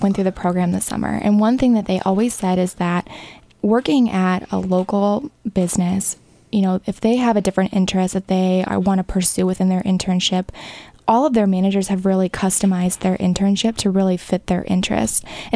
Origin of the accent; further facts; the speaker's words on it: Des Moines, Iowa, United States; I'm actually originally from Des Moines.